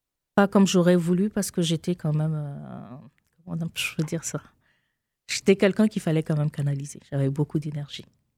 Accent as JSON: {"language": "French", "region": "Abidjan", "country": "Côte d’Ivoire", "tie": "born or raised there", "also_born_or_lived": "Burkina Faso / Senegal", "said": "je suis née au Burkina Faso, mais dès l'âge de 2 ans, je suis allée avec mes parents au Sénégal. Donc, j'ai fait une partie de mon enfance au Sénégal jusqu'à mes 8 ans. Ensuite, je suis allée avec mes parents à Abidjan, donc en Côte d'Ivoire, où je suis restée jusqu'à l'âge à peu près de 11 ans."}